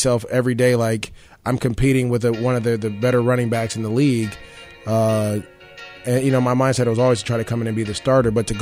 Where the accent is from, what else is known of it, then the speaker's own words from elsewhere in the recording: San Francisco, California, United States; we weren't on the same flight because I'm from San Francisco. He's from L.A.